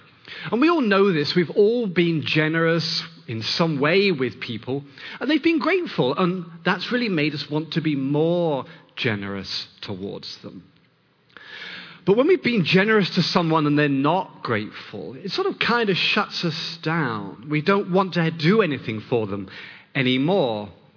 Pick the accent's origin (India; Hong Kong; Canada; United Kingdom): United Kingdom; now in United States; Thanksgiving holiday here in the US.